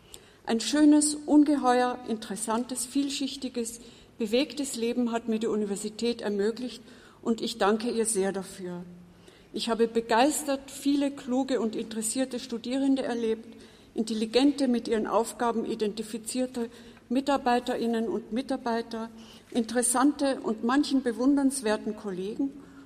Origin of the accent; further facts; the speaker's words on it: Austria; Vorab, ich bin Österreicherin und das werden Sie noch merken.